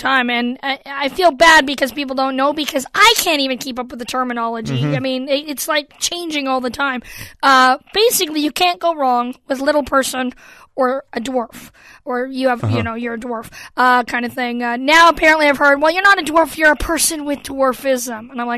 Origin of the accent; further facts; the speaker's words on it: Canada; I know, and I know I'm different. I'm Canadian, you know, kind of threw them for a loop.